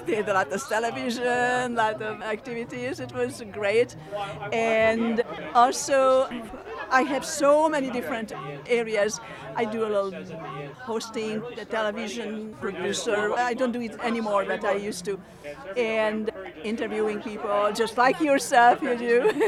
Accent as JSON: {"language": "English", "country": "Hungary", "tie": "born there", "also_born_or_lived": "Paris, France", "second_language": "English", "moved": "yes", "said": "I was born in Hungary. And after the revolution, we went to France. And in France, in Paris, when I know 50 words"}